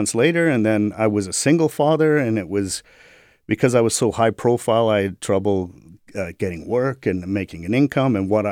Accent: England, United Kingdom; So we bonded over all kinds of weird, quirky Monty Python things, and as weird English people do.

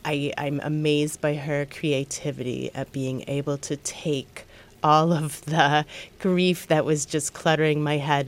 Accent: England, United Kingdom; now in United States; I grew up in England and I didn't have to worry about gun safety for my children.

